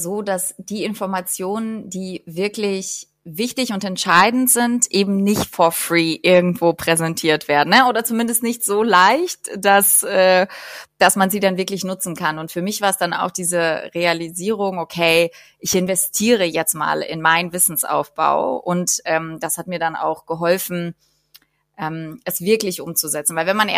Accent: Berlin, Germany; Ich bin Berlinerin und seit kurzem zweifache Mama von zwei kleinen Jungen

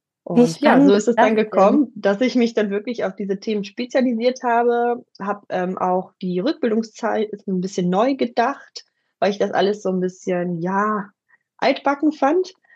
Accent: Düsseldorf, North Rhine-Westphalia, Germany; Ich bin die Gründerin von Mom Forces. Ich bin aus Düsseldorf, seit kurzem Zweifachmama.

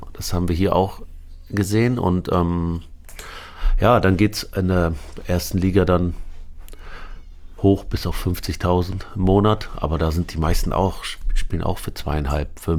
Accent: Aurich, Lower Saxony, Germany; also born or lived in Lebanon; wir sind über Damaskus nach Paris, Paris nach Hamburg und dann doch nach Aurich, in die Kleinstadt, kleine Dorf in...

